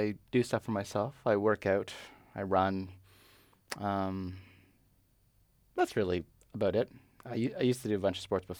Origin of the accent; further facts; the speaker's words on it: Canada; I'm from Canada.